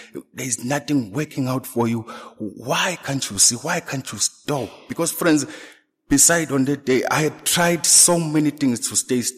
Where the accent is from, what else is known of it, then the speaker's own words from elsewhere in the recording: Tonga; I even left the town where I grew up. I grew up in Tonga.